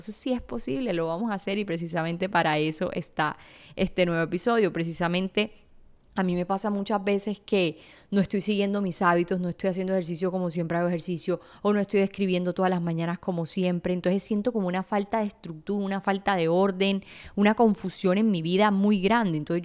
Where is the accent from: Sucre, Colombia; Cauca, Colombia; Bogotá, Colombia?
Sucre, Colombia; Sincelejo; born there; moved away; hace 10 años que me mudé de Sincelejo, la ciudad donde nací. Yo me mudé de Sincelejo en el año 2010, es decir, hace 15 años